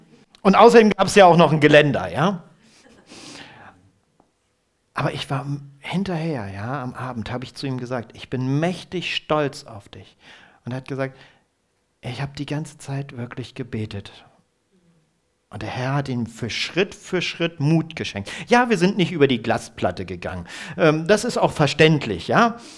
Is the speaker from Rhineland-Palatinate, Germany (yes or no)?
no; Bad Harzburg, Lower Saxony, Germany; ich bin in Bad Harzburg groß geworden.